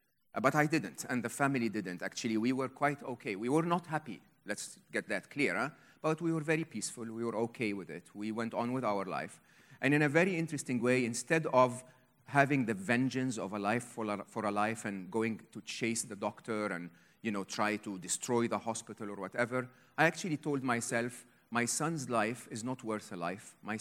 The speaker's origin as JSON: {"language": "English", "country": "Egypt", "tie": "born or raised there", "second_language": "English", "said": "I was born and raised in Egypt, educated in Egypt"}